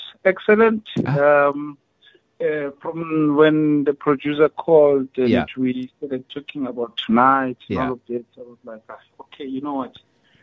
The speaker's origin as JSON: {"language": "English", "town": "Tembisa", "region": "Gauteng", "country": "South Africa", "tie": "born or raised there", "second_language": "English", "said": "I was born in Alexander, grew up in Tembisa. I'm a Tembisan."}